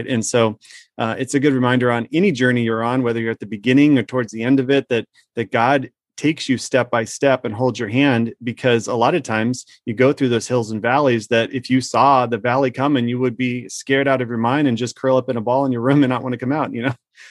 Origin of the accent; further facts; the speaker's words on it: Minnesota, United States; also born or lived in Arizona; So I didn't grow up there, but I went to the campus. It's a beautiful campus. So, but I grew up in Minnesota and Arizona, but I understand a little bit of the Italian side of the family.